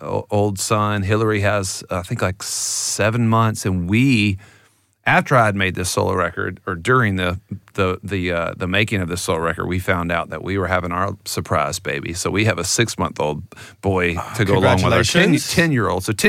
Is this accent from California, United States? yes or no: no; Augusta, Georgia, United States; I grew up in Augusta, Georgia, which is the home